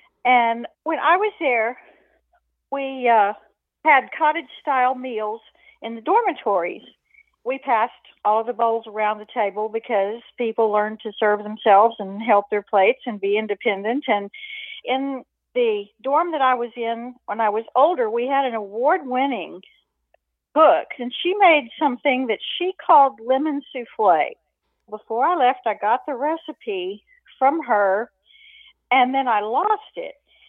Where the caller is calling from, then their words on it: Livonia, Texas, United States; Livonia, Texas.